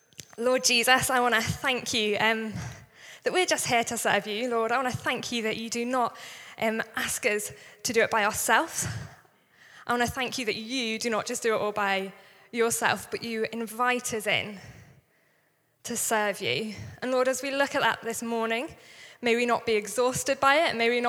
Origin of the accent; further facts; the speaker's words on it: England, United Kingdom; It's nothing to do with my accent in any way, or that I'm English.